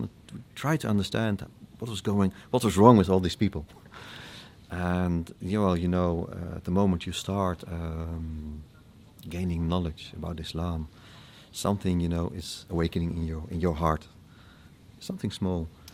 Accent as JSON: {"language": "English", "country": "Netherlands", "said": "No, I'm from the Netherlands. I live in The Hague. It's near Amsterdam. It's the third city of the Netherlands."}